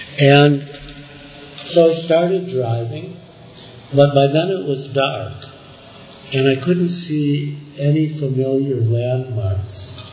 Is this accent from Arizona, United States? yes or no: no; Chicago, Illinois, United States; So he said, so where are you from? Chicago, and you know, asking about my parents, my studies